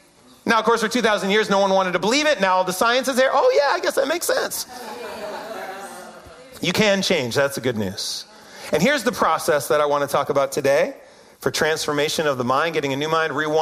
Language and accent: English; New York, United States; accent: Syracusan, upstate New York; My accent was Syracusan, upstate New York, long vowel accent.